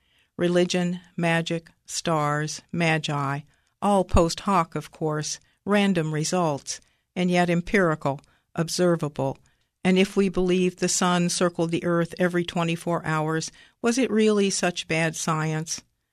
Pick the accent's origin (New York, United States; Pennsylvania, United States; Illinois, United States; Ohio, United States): Ohio, United States; Troy; I'm from Troy, Ohio